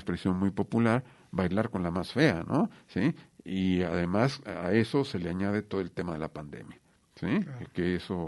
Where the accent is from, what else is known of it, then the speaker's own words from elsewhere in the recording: Mexico; quienes somos como mexicanos y como un pueblo muy diverso, por cierto.